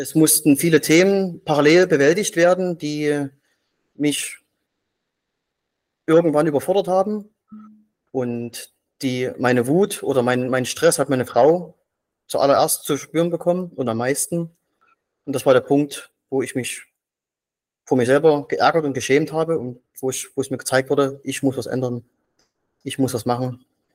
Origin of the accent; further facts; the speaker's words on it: Dresden, Saxony, Germany; ich komme aus Dresden, bin noch verheiratet und habe zwei Kinder im Alter von 2 und 5 Jahren und bin als Anlagentechniker in Dresden tätig.